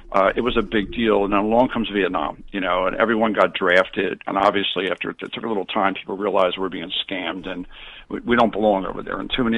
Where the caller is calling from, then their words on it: New Jersey, United States; I'm from New Jersey.